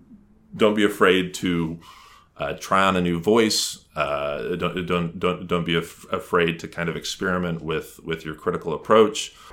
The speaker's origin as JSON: {"language": "English", "town": "Dallas", "region": "Texas", "country": "United States", "tie": "born or raised there", "also_born_or_lived": "Manhattan / Brooklyn", "moved": "yes", "lives_now": "Queens, United States", "said": "So, born and raised in Dallas, and as a child of Dallas, I really am a child of the suburbs. Living in Manhattan was just too cramped, too noisy for me. So I moved, first to Brooklyn, but then to Queens, Astoria, Queens"}